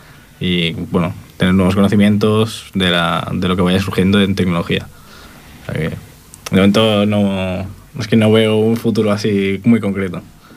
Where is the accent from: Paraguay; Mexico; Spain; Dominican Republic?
Spain; Catalonia; somos de Cataluña, pero no nos conocemos.